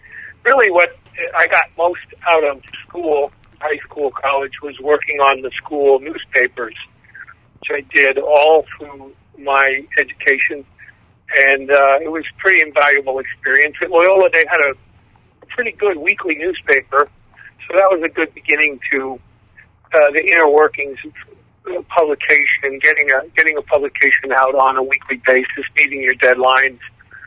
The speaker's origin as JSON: {"language": "English", "town": "Tacoma", "region": "Washington", "country": "United States", "tie": "born or raised there", "also_born_or_lived": "Los Angeles", "said": "Well, I was born in Washington State, Tacoma, Washington. Grew up in a big Irish Catholic family of 10 kids."}